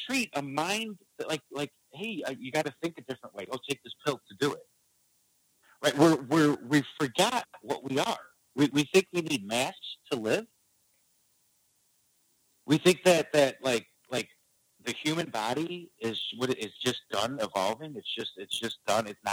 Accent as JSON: {"language": "English", "region": "Illinois", "country": "United States", "tie": "born or raised there", "said": "I grew up in the suburbs of Chicago."}